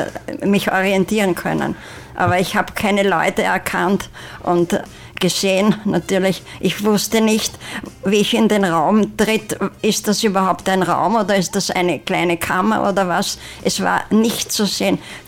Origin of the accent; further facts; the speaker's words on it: Vienna, Austria; Ich komme aus Wien und bin 92 Jahre alt